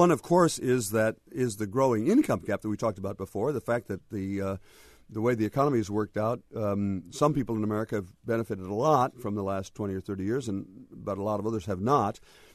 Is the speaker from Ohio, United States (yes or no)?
yes; Port Clinton, Ohio, United States; born or raised there